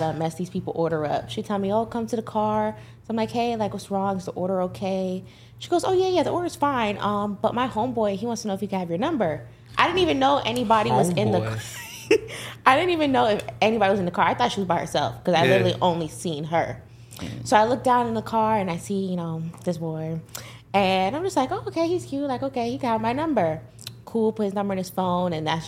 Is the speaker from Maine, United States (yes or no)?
no; Fort Lauderdale, Florida, United States; I am from Fort Lauderdale, Florida. I'm 23 years old.